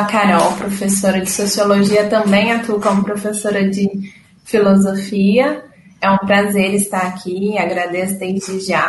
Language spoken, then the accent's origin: Portuguese; Minas Gerais, Brazil; eu sou mineira, né, nascida, criada em Minas Gerais. Estudei aqui, fui para uma cidade vizinha, atualmente eu moro em Uberaba, estudei em Uberlândia